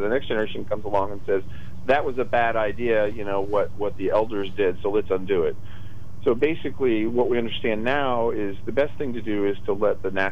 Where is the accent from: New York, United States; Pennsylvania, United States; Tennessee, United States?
Tennessee, United States; A tornado, where I grew up in Tennessee, we had tornadoes.